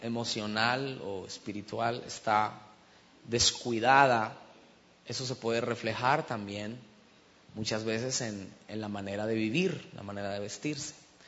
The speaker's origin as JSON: {"language": "Spanish", "country": "Colombia", "said": "Fui a la casa de mi abuelo hace como unos 5 años, allá a Colombia. Yo soy de Colombia"}